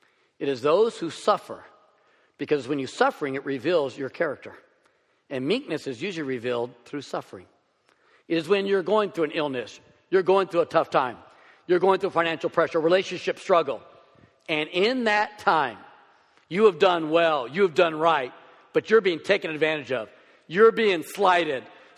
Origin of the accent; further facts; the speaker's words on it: Springfield, Missouri, United States; I remember growing up in Springfield, Missouri, and I'm convinced that my boss was a psychomaniac.